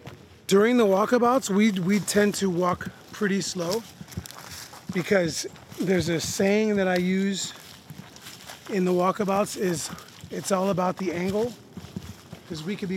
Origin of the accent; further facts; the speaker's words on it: San Jose, California, United States; I am from the South Bay of the San Francisco Bay Area, so San Jose area.